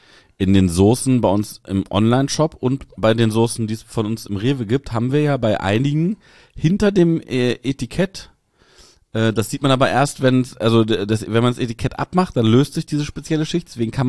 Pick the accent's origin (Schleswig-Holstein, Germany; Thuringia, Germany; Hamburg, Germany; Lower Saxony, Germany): Lower Saxony, Germany; Also bei uns in Niedersachsen gab es damals zu meiner Zeit eine Orientierungsstufe.